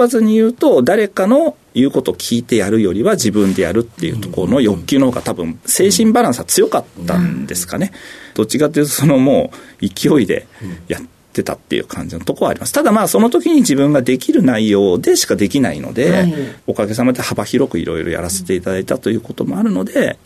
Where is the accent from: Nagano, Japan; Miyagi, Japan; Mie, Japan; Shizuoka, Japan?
Shizuoka, Japan; Mishima; 静岡県の三島市というところでございます。